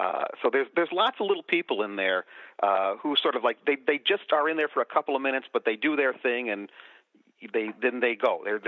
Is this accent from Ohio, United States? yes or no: yes; Cleveland, Ohio, United States; I'm originally from Cleveland.